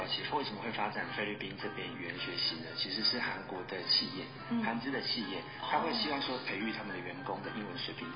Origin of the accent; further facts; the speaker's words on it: Taiwan; 我觉得是对于我们台湾人而言是可以